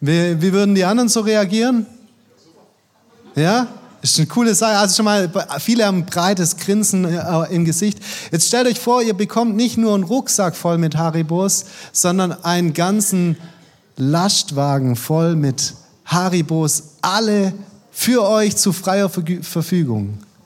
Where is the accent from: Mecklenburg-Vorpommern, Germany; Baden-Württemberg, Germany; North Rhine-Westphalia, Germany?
Baden-Württemberg, Germany; now in Haiterbach, Germany; Komme ursprünglich aus St. Johann-Würting, das ist auf der Alb, bei Reutling ganz in der Nähe. Genau, also das ist so die Ecke, wo ich herkomme und jetzt aktuell aus Heiterbach.